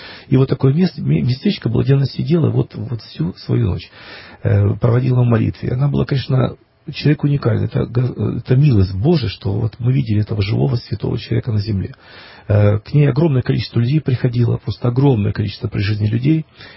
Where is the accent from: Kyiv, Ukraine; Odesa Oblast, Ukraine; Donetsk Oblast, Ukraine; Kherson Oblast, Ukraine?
Kyiv, Ukraine; Я сам киевлянин.